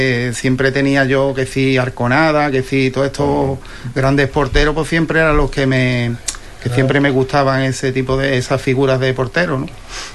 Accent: Corrales, Spain; Yo es que vengo de Corrales, me crié en Corrales

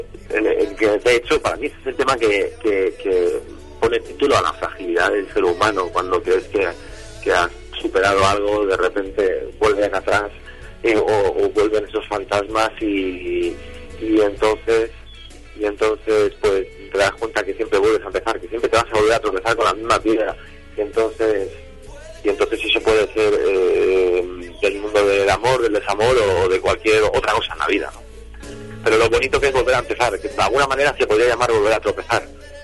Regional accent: Ibiza, Balearic Islands, Spain; yo como buen ibicenco que soy

